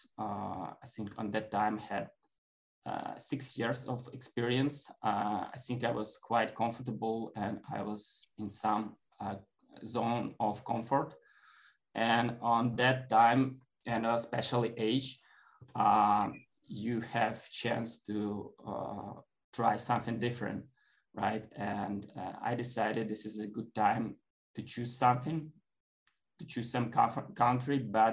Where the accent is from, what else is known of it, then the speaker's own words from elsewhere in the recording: Ukraine; from Ukraine. I've worked as a Ruby on Rails developer for 8, even 9 years now. I have experience working in startups. Mostly in Ukraine, we're working on outsourced companies.